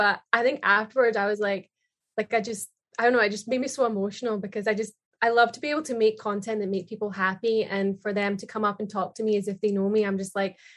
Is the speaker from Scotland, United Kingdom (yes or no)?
yes; Scotland, United Kingdom; moved away as an adult; now in Los Angeles, United States; Yeah, I'm from Scotland originally. And then I've been living here in LA for, oh my goodness, it's been nearly 7 years.